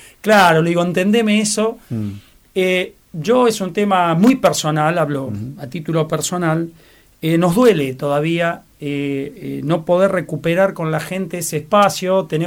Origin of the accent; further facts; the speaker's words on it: Tandil, Buenos Aires Province, Argentina; Yo soy de Tandil, como en un pueblo donde vos al médico lo veías el domingo en misa y nada más.